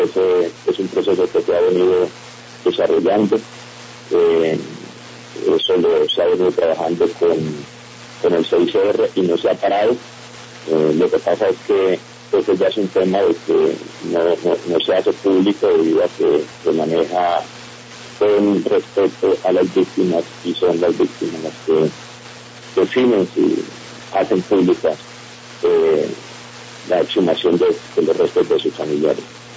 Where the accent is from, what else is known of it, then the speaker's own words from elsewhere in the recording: Colombia; nosotros somos colombianos que tenemos unas visiones ideológicas como cualquiera las tiene.